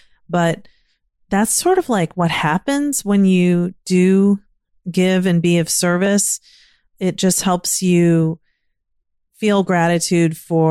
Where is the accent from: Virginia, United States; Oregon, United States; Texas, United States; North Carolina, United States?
Virginia, United States; born or raised there; now in Maryland, United States